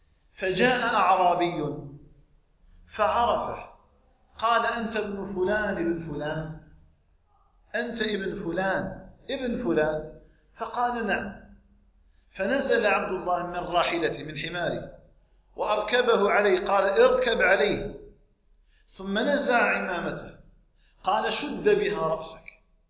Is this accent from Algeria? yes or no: yes; Algeria; أن تجعل بلدنا الجزائر آمنا مطمئنا